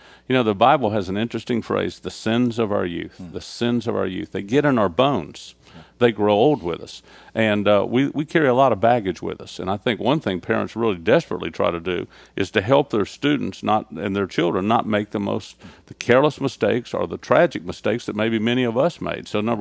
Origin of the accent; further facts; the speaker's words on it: Florida, United States; And I grew up in Florida on the beach, so, you know, you live to surf, you live to, for the concert, you live for the weekend.